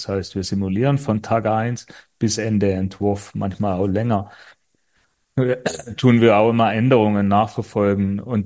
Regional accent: Baden-Württemberg, Germany; Wir sind ja aus Schwaben.

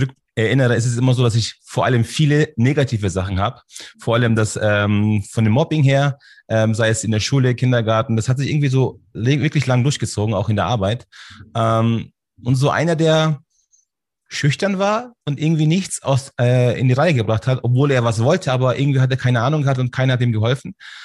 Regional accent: Munich, Bavaria, Germany; born there; Also ich bin hier in München geboren, Schwabing.

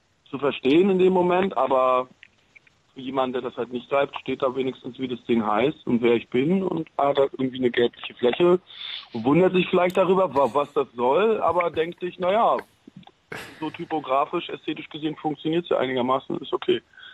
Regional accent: East Germany, Germany; Ja, schon ostsozialisierte Bildungsbürger, würde ich sagen.

